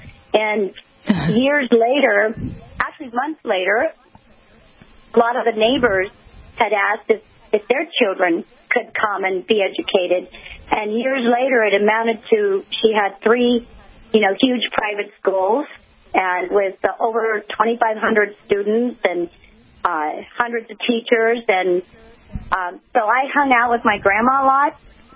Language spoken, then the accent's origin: English; Myanmar; Yes, I was born in Burma. I'm Burmese. My parents are Burmese, both my parents. All four of my grandparents are Burmese.